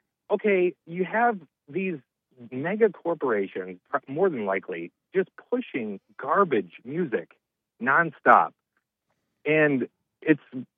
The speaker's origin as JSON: {"language": "English", "town": "Detroit", "region": "Michigan", "country": "United States", "said": "I'm originally from Detroit, Michigan. Like, I'm out in, like, an hour north of it"}